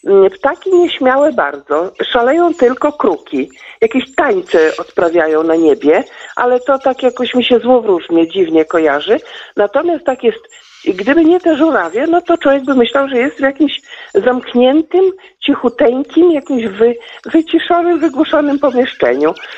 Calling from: Podlaskie Voivodeship, Poland; Ja chciałam powiedzieć, że tutaj u nas na Podlasiu jest jeszcze cicho wszędzie, smętnie wszędzie, chłodno wszędzie.

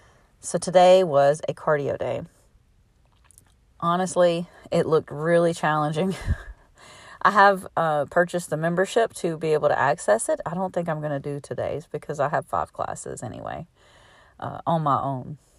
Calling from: Alabama, United States; I am podcasting from Alabama in USA.

